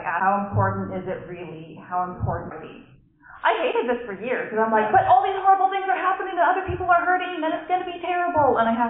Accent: Canada; Now remember, I'm Canadian, so whatever's going on in the next 2 weeks and 4 years

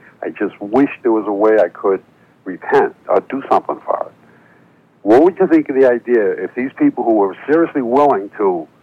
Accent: Boston, Massachusetts, United States; Years ago when I was a kid, you know, I grew up in Boston.

